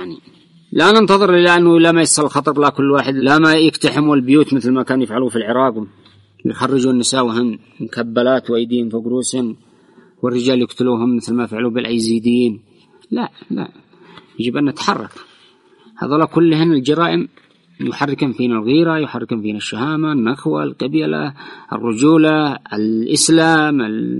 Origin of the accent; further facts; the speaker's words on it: Yemen; عندنا في اليمن، إسلامية وحميدة وشعب محافظ